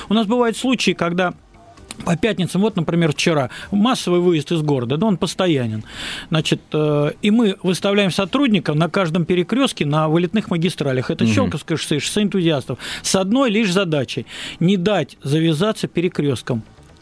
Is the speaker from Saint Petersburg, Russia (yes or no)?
no; Moscow, Russia; вот я родился и вырос в Измайлово.